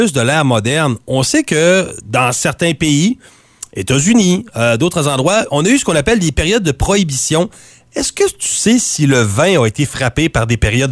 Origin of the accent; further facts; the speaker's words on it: Quebec, Canada; en tant que bon petit Québécois qui a été école